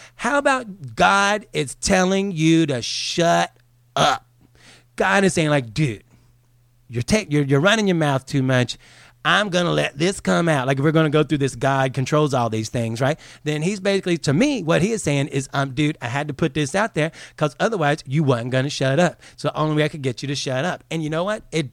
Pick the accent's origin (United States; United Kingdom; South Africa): United States; Port Tampa, Florida; go back to the house I grew up in Port Tampa, Florida.